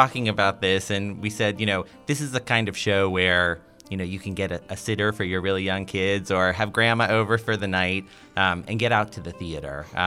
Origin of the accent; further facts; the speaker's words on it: Blairsville, Pennsylvania, United States; So I'm actually originally from Blairsville, Pennsylvania, out in Indiana County for any of our Indiana listeners.